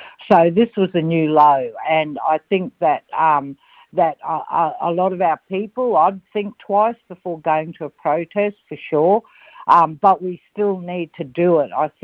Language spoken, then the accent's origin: English; Darwin, Northern Territory, Australia; now in Perth, Australia; I was born and grew up in Darwin, so I say a part of my heart always belongs to Larrakia Nation as well. But I came to Perth to study psychology back in the Ice Age.